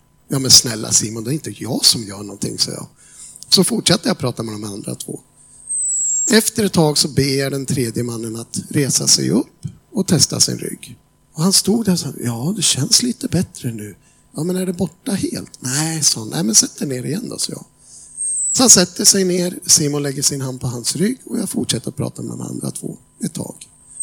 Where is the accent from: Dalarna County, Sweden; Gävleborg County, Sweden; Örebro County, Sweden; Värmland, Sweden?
Gävleborg County, Sweden; Gävle; Ja, vi kommer ifrån Gävle, det är inte så långt ifrån, det är bara 22 mil, det är ett stenkast.